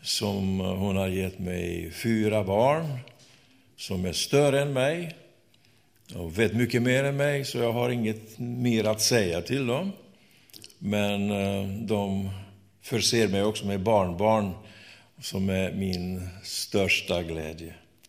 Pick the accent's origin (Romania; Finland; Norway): Romania; now in Sweden; och ursprungligen kommer jag från Rumänien. Jag har kommit till Sverige för 35 år sedan.